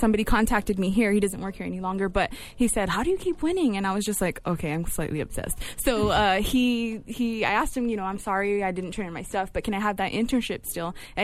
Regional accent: Downey, California, United States; Well, I was raised in Downey.

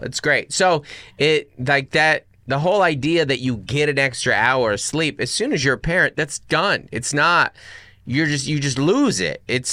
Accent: Pacific Northwest, United States; we grew up in the Northwest, so we would go to school in the dark.

